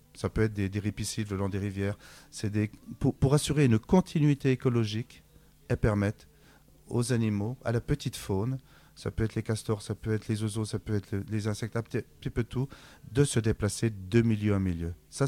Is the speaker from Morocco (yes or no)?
no; France; Bon, nous sommes français, mais nous sommes également en Europe.